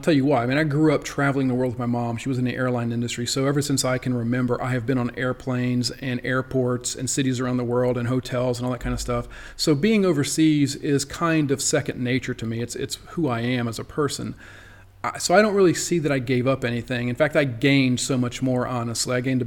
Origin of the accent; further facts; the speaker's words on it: Louisiana, United States; I grew up in South Louisiana, and I'm not the biggest fan of exceedingly hot